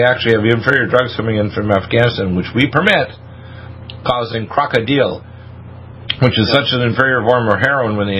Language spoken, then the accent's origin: English; United States; No, I'm an American, I'm a patriot, and I'm a Christian.